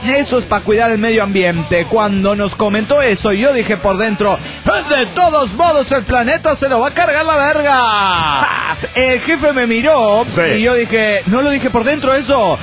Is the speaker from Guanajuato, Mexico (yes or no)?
no; Toluca, State of Mexico, Mexico; de Toluca, México.